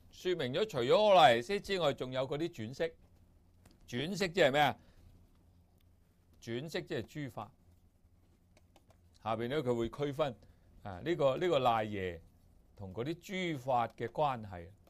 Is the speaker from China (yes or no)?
yes; China; 我们中国人就说什么？一个人一死呢，个魂魄走了出来了